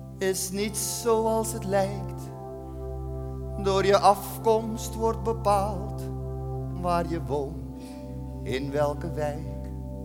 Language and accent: Dutch; Suriname; Maar ik ben een Surinamer.